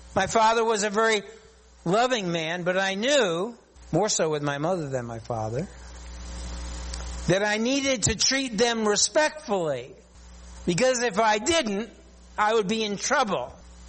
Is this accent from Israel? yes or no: no; United States; Of course, one of the concerns I have as an American, I have a concern regarding this election coming up.